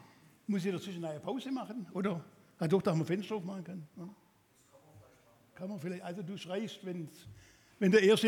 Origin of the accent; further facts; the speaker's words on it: Swabia, Germany; Und ich sagte, ich bin Schwabe, natürlich.